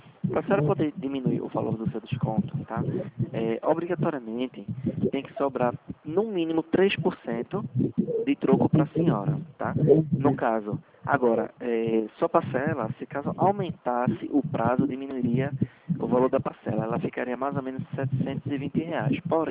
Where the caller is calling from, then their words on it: Recife, Pernambuco, Brazil; Eu falo do centro de Recife mesmo, tá?